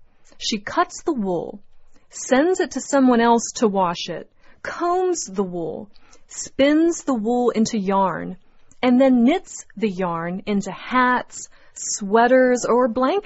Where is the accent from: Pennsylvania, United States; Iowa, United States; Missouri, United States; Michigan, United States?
Pennsylvania, United States; Pittsburgh; I grew up outside of Pittsburgh just like Jeannie.